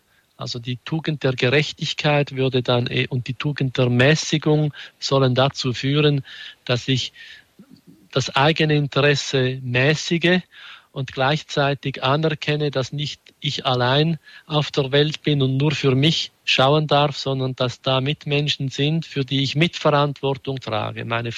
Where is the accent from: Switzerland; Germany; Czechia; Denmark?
Switzerland; Also bei uns in der Schweiz gibt es so Lotteriefonds, die dann benutzt werden, um wirklich gute Werke zu finanzieren.